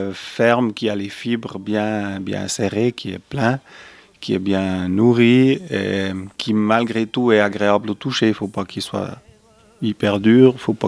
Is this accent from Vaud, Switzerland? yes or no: yes; Vevey, Vaud, Switzerland; born there; Ben, moi, je viens du canton de Vaud. Je suis né à Vevey.